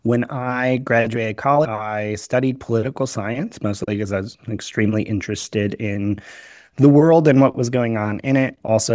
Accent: Euclid, Ohio, United States; born there; I was born in Euclid, Ohio, which is right outside Cleveland, where I don't live in Euclid now, but live right outside Cleveland at the moment, which is great.

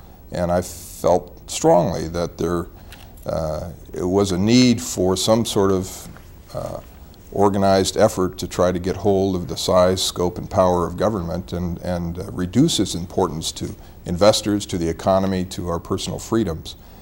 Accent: California, United States; Born and raised in California. I'm one of those few people who likes Southern California and Northern California.

